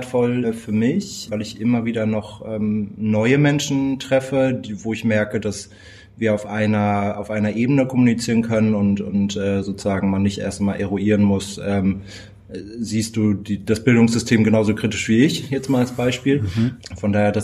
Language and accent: German; North Rhine-Westphalia, Germany; Ich komme aus dem Ruhrgebiet, war da auch eingesetzt